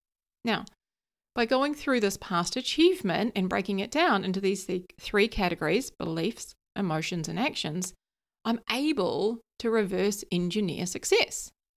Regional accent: New Zealand; now in London, United Kingdom; how I moved from New Zealand to London and, you know, had a rough time of it

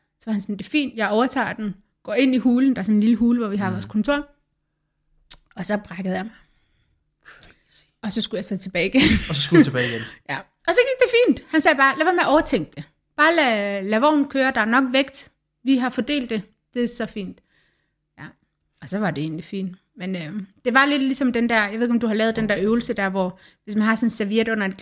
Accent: Aarhus, Central Denmark Region, Denmark; Hallo, jeg er fra Aarhus.

